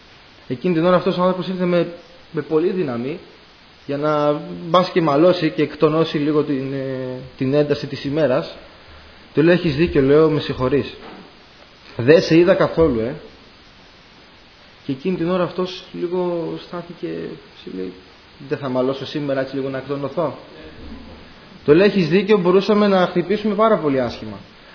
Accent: Drama, Eastern Macedonia and Thrace, Greece; όσοι είμαστε από τη Δράμα και ακούμε αυτόν τον ύμνο, κατευθείαν μας έρχεται αυτός ο αδερφός στο μυαλό

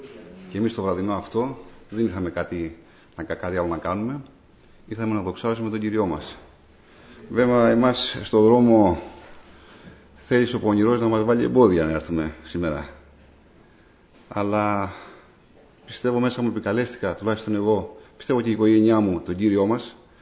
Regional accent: Gastouni, Western Greece, Greece; προσωπικά μέσα από μια οικογένεια πολύ πτωχή, μεγάλωσα στη Γαστούνη της Ηλίας. Είμαστε 6 αδέλφια.

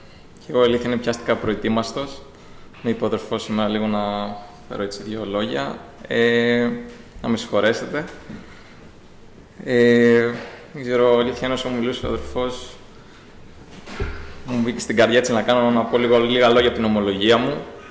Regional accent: Alexandroupoli, Eastern Macedonia and Thrace, Greece; Εγώ, αδέρφια, γεννήθηκα στην Αλεξανδρούπολη, όπως πολύ γνωρίζετε. Εκεί μεγάλωσα.

